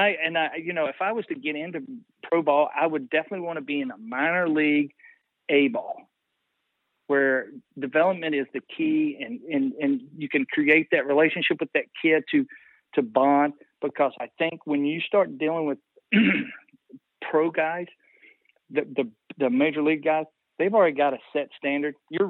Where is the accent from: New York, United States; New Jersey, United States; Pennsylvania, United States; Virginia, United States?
Virginia, United States; Tannersville; I was from nowhere. I was from Southwest Virginia, grew up in Tannersville, played at Tazewell.